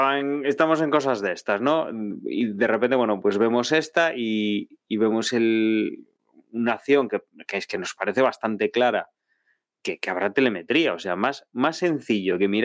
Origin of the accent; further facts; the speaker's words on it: Spain; somos españoles, vamos con Fernando